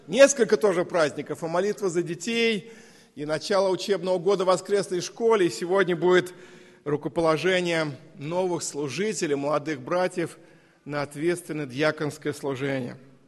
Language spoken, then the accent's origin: Russian; Moscow, Russia; мы, как москвичи, благодарим Господа, что живем в этом городе